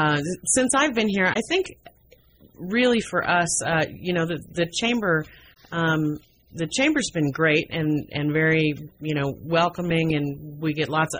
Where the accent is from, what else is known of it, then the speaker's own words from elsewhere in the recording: Colorado, United States; Originally, I'd have to say Colorado, but I've lived all over this country and worked all over the country, so.